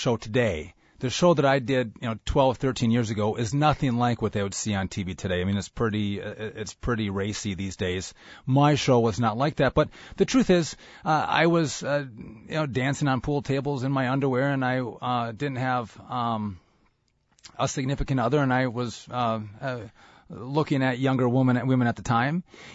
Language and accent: English; Hayward, California, United States; Well, I was born and raised in Hayward